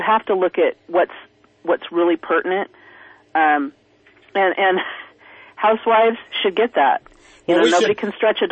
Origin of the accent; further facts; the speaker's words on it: California, United States; now in Oregon, United States; I'm a recovering Californian. I moved from California in early 2000s and got very active about 3 years ago in the Patriot movement here in Oregon